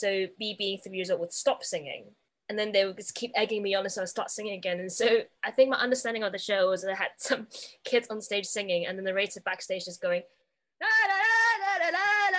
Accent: Hong Kong; I grew up in Hong Kong.

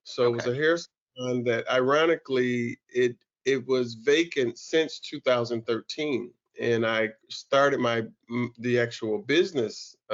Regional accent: Detroit, Michigan, United States; And it's the neighborhood I grew up in over in North Rosedale Park.

